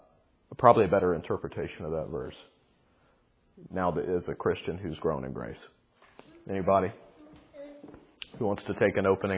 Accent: the South, United States; some of us, not all of us, but growing up in the South, we heard it in a Sunday school somewhere

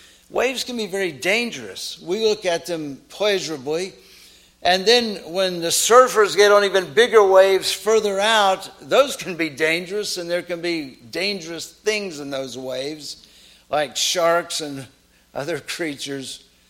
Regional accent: St. Petersburg, Florida, United States; As a kid growing up in St. Petersburg, Florida, on a regular basis, we went to the beach

